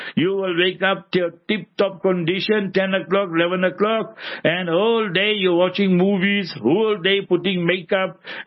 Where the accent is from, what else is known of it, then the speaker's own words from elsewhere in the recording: Pakistan; now in South Africa; 30, 40 years ago, I came to South Africa. I am South Africa now, but I came from Pakistan, end of 18 November I came.